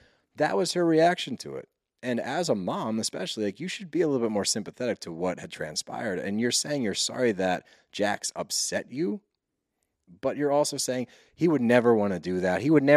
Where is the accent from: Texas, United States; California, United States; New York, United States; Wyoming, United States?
Texas, United States; accent: southern; I used to have more of a twang than I do now. It's actually mellowed out.